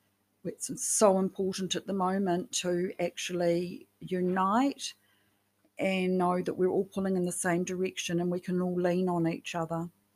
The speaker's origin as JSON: {"language": "English", "country": "New Zealand", "tie": "born or raised there", "said": "it's one thing for me to be growing up as a Kiwi down here in the Southern Hemisphere and in the land of the long white cloud"}